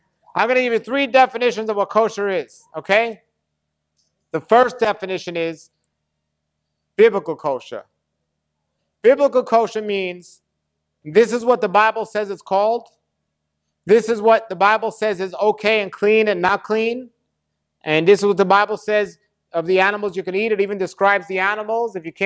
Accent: New York, United States; even though I'm from New York, it's not going to come out that way.

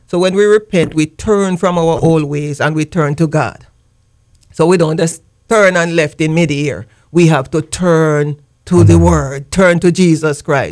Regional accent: Jamaica; I'm originally from Jamaica.

